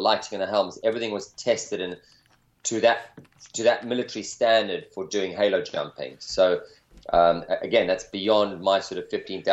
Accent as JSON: {"language": "English", "country": "South Africa", "tie": "born or raised there", "lives_now": "California, United States", "said": "growing up in South Africa in an outdoor environment, and now California"}